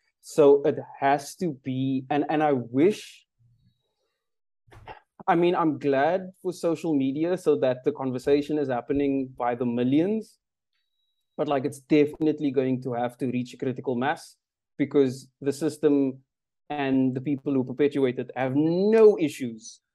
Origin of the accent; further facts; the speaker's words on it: South Africa; So no, it's definitely like, as a South African, there's so many monuments and memorials and stuff here that should just not be here anymore.